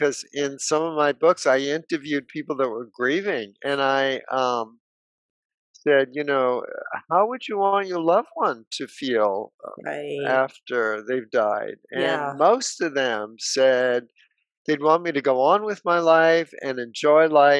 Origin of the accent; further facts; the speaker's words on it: New York City, New York, United States; I grew up on Broadway. I grew up in New York City.